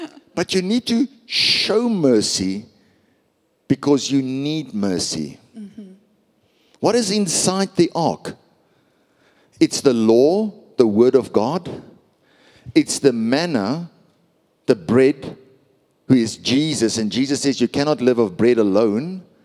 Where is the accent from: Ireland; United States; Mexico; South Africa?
South Africa; Pretoria, Gauteng; first language Afrikaans; English is a second language; I'm Afrikaans, she's English. I'm from Pretoria, she's from Bloemfontein. You know, Afrikaans, Pretoria, people from Pretoria that speak Afrikaans, we even have our own accent. That's how Afrikaans we are.